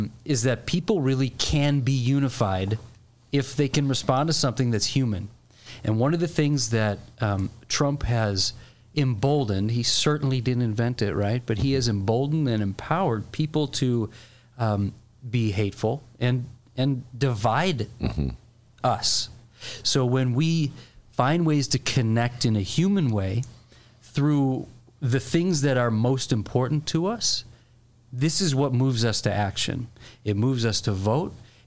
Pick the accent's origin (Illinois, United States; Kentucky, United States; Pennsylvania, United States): Illinois, United States; Chicago; Spoken as a Chicagoan.